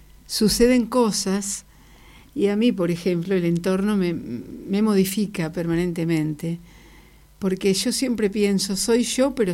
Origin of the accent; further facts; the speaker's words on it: Chacabuco, Buenos Aires Province, Argentina; born there; Yo nací en Chacabuco